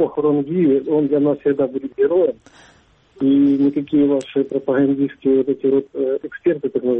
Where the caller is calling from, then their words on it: Luhansk, Luhansk Oblast, Ukraine; Здравствуйте, я из Луганска.